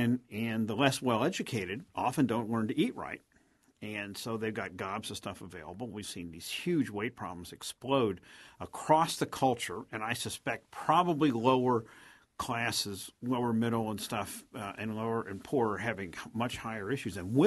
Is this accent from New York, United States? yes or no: no; West Virginia, United States; And growing up in West Virginia, where they had a lot of poor people, and they still